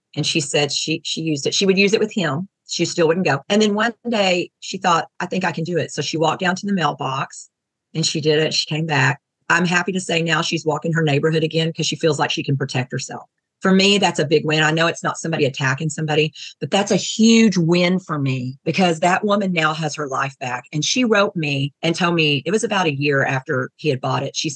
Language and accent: English; Colorado, United States; So we're from Colorado originally. We've just moved to Texas.